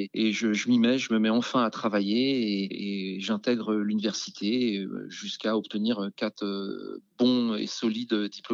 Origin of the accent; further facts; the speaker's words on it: Les Mureaux, Île-de-France, France; born there; Mes parents étaient ouvriers. Je suis né aux Mureaux dans les Yvelines